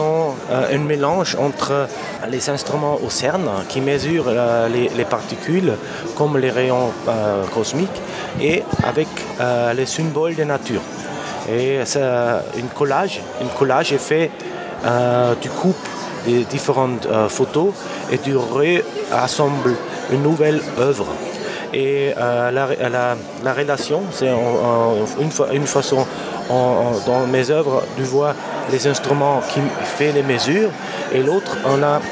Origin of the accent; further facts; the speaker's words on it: Austria; Et je viens d'Autriche, j'ai fait mes études là-bas, à l'université.